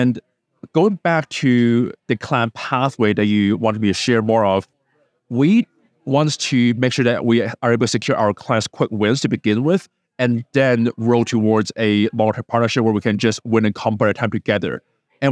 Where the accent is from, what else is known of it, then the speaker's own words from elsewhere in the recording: Hong Kong; English is a second language; moved away; also born or lived in United Kingdom; Well, I'm from Hong Kong. I got my English from living in the UK for 8 years.